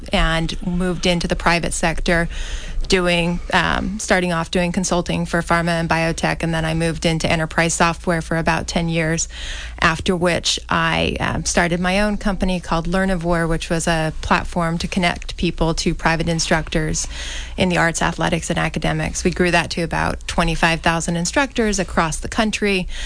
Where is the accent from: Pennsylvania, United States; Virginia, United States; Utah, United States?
Utah, United States; born there; now in Newton, United States; So I was born in Utah. I'm the oldest of 6 kids.